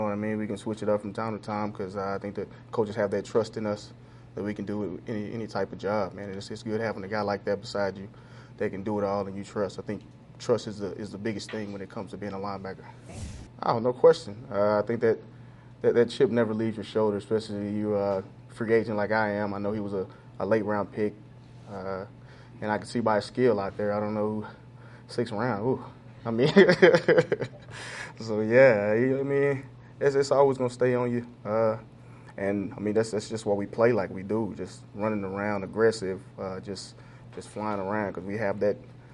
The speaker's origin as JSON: {"language": "English", "town": "Waco", "region": "Texas", "country": "United States", "said": "So, and then I'm from Waco."}